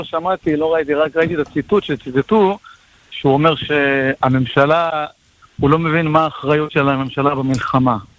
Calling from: Ashkelon, Southern District, Israel

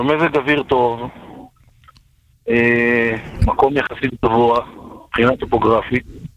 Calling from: Judea and Samaria, Israel; אני מהשומרון.

